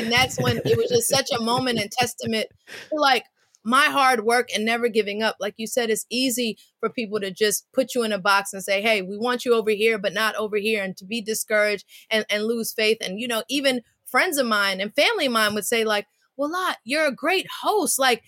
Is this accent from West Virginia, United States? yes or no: no; Brooklyn, New York, United States; I'm from Brooklyn. I grew up in New York.